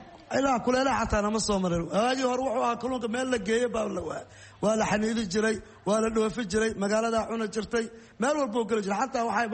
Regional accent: Jowhar, Middle Shabelle, Somalia; moved away as an adult; now in Bosaso, Somalia; gobolka Soomaaliya dhexe Jowhar baan ka imid. adigu waxaan imid halkan 2011 baa imid halka Boosaaso.

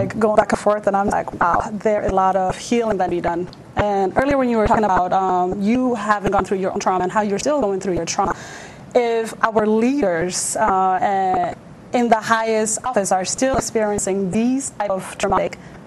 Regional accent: South Dakota, United States; also born or lived in Ethiopia; I was born in Ethiopia, and I grew up in South Dakota. So for me to even be a proud South Sudanese

